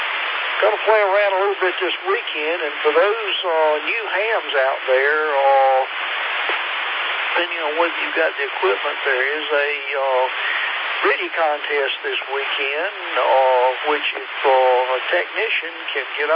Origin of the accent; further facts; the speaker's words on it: Statesville, North Carolina, United States; My wife's family lives in eastern North Carolina, and I grew up in Statesville